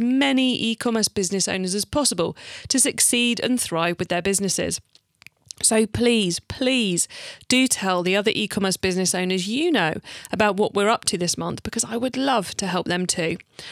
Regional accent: United Kingdom; because I'm British, we're spelling optimizing with an S, not

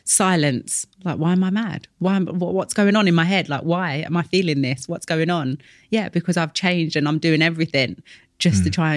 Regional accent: London, United Kingdom; that grew up in East London.

